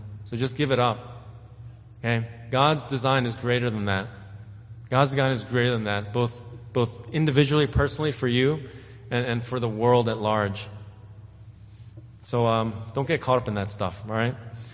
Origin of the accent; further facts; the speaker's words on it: East Coast, United States; growing up on the East Coast and in neighborhoods that I was the single Asian person.